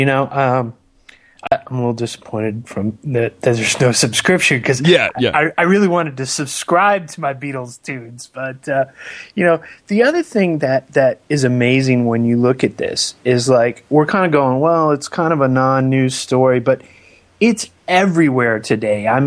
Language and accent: English; Orlando, Florida, United States; We used to skip school and go. I grew up in Orlando.